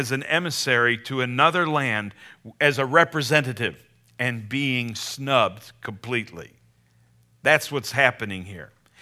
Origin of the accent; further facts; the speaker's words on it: United States; I'm as American as you and as anyone else. I'm an American, red-blooded.